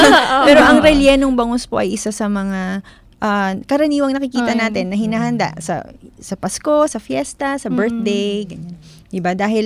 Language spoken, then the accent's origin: Tagalog; Central Luzon, Philippines; Pero ako po ay taga Bulacan. Nakakakita po ako doon ng mga naghahanda ng mga suman.